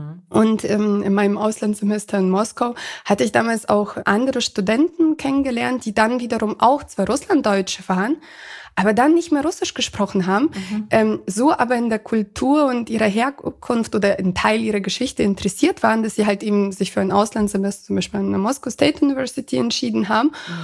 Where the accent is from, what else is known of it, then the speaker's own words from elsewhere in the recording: Germany; Ich bin halt einfach hier in Deutschland schon aufgewachsen. Mhm. Ich bin Deutsche von Anfang an gewesen. Mhm. Immer wenn jemand fragt, bin ich tatsächlich immer Russlanddeutsche.